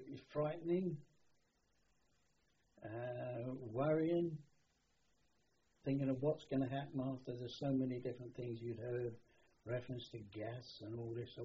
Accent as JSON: {"language": "English", "town": "Canning Town", "region": "London", "country": "United Kingdom", "tie": "born or raised there", "said": "I was born in London."}